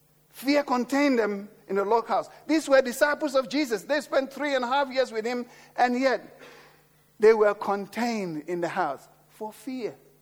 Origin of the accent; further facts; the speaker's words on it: England, United Kingdom; Because I'm English. I don't want to upset them.